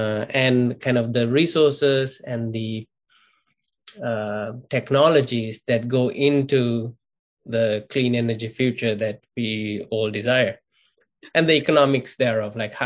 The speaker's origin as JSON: {"language": "English", "country": "Sri Lanka", "tie": "born or raised there", "said": "I grew up in Sri Lanka where energy access and energy reliability is not as strong."}